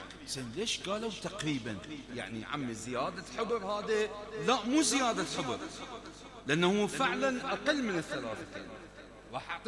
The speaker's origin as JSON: {"language": "Arabic", "country": "Bahrain", "said": "احنا عندنا في البحرين أصناف أربعة"}